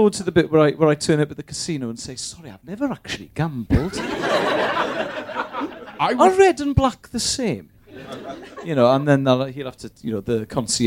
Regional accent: Bristol, South West England, United Kingdom; No, I was born in Bristol and raised there.

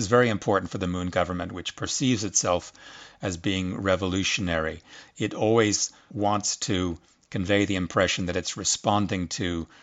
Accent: United States; And what worries me, especially as an American, is the danger that the South will walk down the aisle with North Korea

